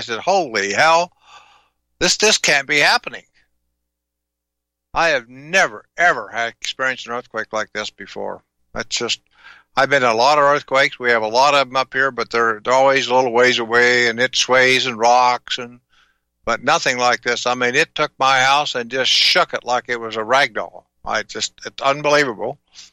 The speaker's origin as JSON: {"language": "English", "region": "Kansas", "country": "United States", "tie": "born or raised there", "moved": "yes", "lives_now": "Alaska, United States", "said": "I grew up in Southeast Kansas in Tornado Alley, and you couldn't get me."}